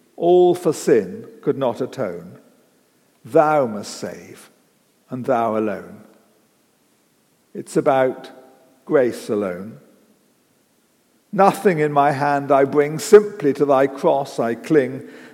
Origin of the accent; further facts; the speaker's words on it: Bristol, South West England, United Kingdom; born there; I was born in Bristol, and about 4 miles from our house outside Bristol was this cleft in the rock called the Rock of Ages.